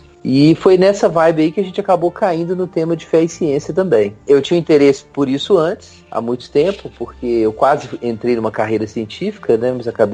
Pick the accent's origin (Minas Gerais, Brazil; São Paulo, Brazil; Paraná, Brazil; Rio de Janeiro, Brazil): Minas Gerais, Brazil; Belo Horizonte; Então, eu sou mineiro de Belo Horizonte, comedor de queijo.